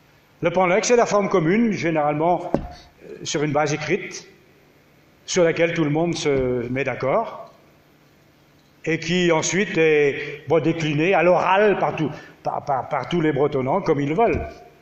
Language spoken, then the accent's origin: French; Plogonnec, Brittany, France; born there; Je suis né à Plogonac, donc c'est peut-être quelqu'un de la famille.